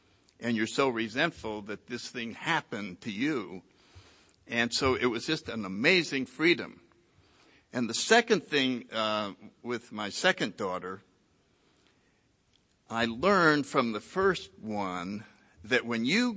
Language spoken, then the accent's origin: English; New Haven, Connecticut, United States; I grew up in New Haven, Connecticut. I was born in 1931.